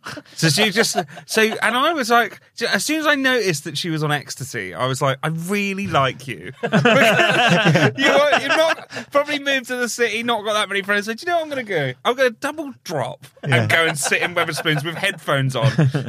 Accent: Brighton, South East England, United Kingdom; I'm from Brighton.

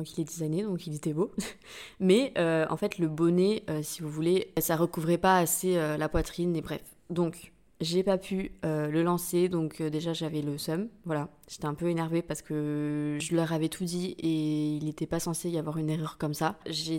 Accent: St. Barthélemy; c'était l'heure d'aller à Saint-Barth. J'étais trop contente parce que vous savez que c'est de là d'où je viens. C'est là d'où je viens.

